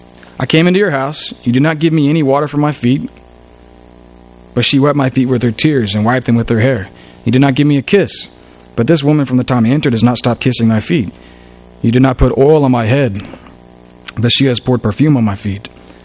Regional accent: Tallahassee, Florida, United States; born there; I was born in Tallahassee, Florida, and he was already a member there.

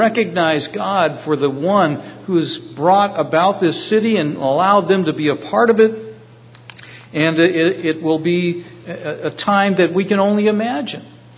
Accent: United States; you're going to know that I grew up in the United States. I was an American. It doesn't make me better. It's just where I grew up.

